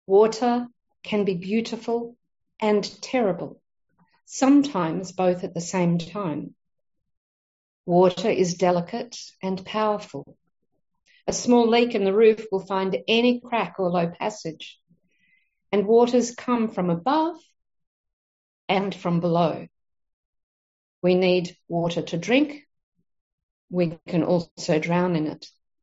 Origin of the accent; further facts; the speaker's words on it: Australia; I am 61 years young. Being an Aussie, I prefer to be called by my first name